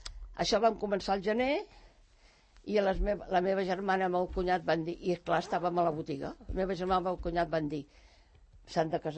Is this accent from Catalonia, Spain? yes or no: yes; Lleida, Catalonia, Spain; Jo vaig néixer a Lleida, al carrer del Nord.